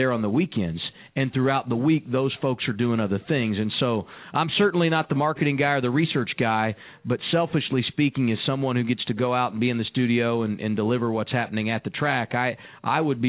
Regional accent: Indianapolis, Indiana, United States; But I grew up in Indianapolis, so, you know, you couldn't escape the month of May and the Indianapolis 500

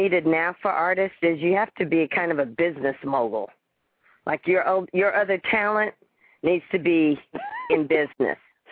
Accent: Southern US, United States; because I come from the South.

